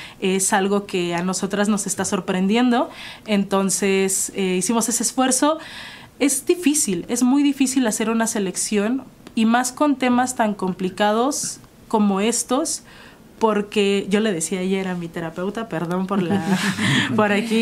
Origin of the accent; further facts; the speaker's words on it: Oaxaca, Mexico; yo soy oaxaqueña, yo soy